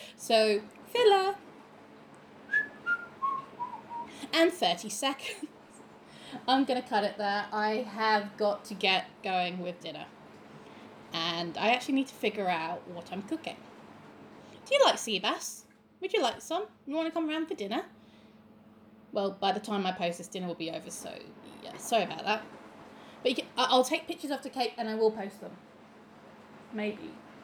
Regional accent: England, United Kingdom; Yeah, so anyway, as an English person, and I've also found this with my brother, that if there are accents and they are very thick, we can still understand them.

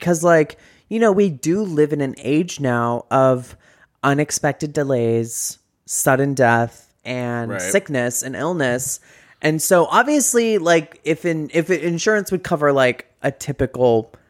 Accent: San Diego, California, United States; I know exactly what that was because, in case you guys forgot, I'm from San Diego.

